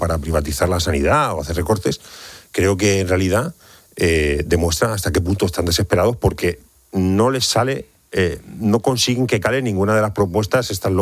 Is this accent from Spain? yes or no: yes; Cartagena, Region of Murcia, Spain; Yo que soy de Cartagena, estoy de acuerdo